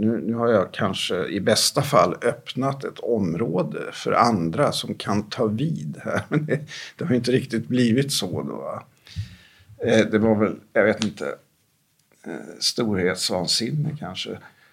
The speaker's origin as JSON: {"language": "Swedish", "country": "Sweden", "tie": "born or raised there", "said": "Jag växte upp i Sverige, men är helt utanför."}